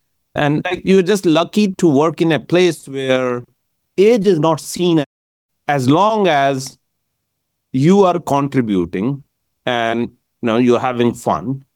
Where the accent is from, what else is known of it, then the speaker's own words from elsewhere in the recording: Kurukshetra, Haryana, India; So I come from Kurukshetra, actually, which is many people in India know this land of Mahabharata, actually, where Lord Krishna gave the famous sermon of Gita.